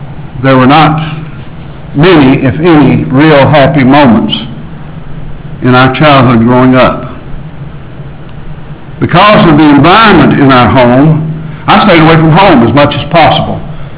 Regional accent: Nashville, Tennessee, United States; In my early life, I was raised in North Nashville, on 12th Avenue primarily. We did live on 11th Avenue for a little while.

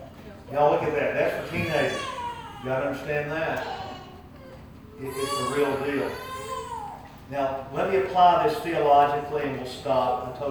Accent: Tennessee, United States; We're Tennessee fans because we're from Tennessee.

